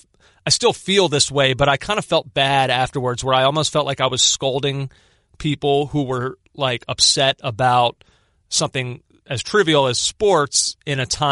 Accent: Philadelphia, Pennsylvania, United States; In 2008, I had never, as a Philadelphian, I was born in 1984. The last championship the city of Philadelphia won was in 1983 with the Sixers.

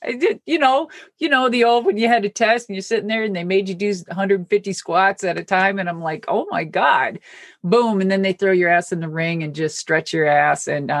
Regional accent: Minnesota, United States; I'm from Minnesota.

